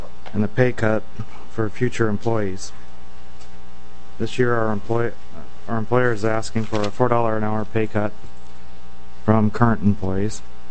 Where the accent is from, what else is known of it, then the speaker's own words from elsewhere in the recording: Bemidji, Minnesota, United States; I'm from Bemidji, Minnesota.